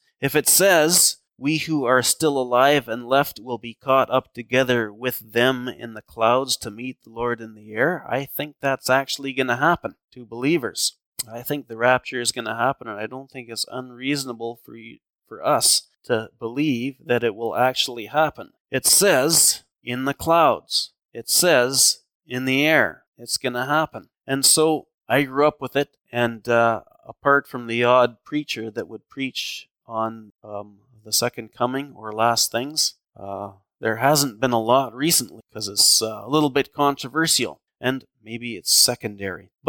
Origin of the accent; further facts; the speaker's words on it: Edmonton, Alberta, Canada; I grew up in Edmonton. I grew up going to Sharon Gospel Chapel that's still around.